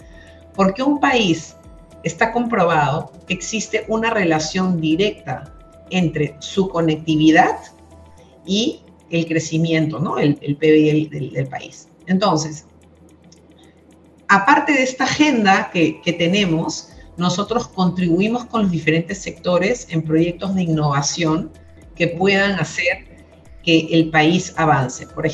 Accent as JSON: {"language": "Spanish", "country": "Peru", "said": "Bloqueando aquellas informaciones que son falsas y que nos dividen como peruanos"}